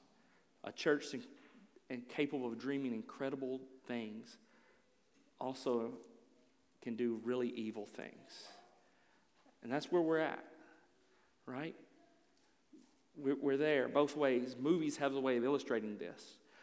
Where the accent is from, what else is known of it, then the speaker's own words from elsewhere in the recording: Nashville, Tennessee, United States; I'm from Nashville, Tennessee.